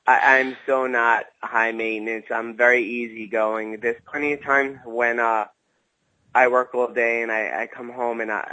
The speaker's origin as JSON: {"language": "English", "town": "Brooklyn", "region": "New York", "country": "United States", "tie": "born or raised there", "said": "I was brought up in Brooklyn, so I still have, like, that relationship with my Brooklyn friends"}